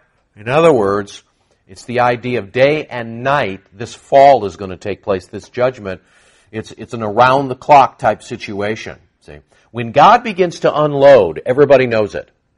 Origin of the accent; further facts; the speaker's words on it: California, United States; Now, I grew up in Southern California in earthquakes. I'm used to the earthquake